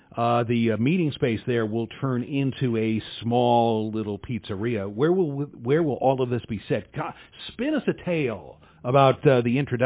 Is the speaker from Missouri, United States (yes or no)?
yes; St. Louis, Missouri, United States; I was kind of partial to it growing up in St. Louis.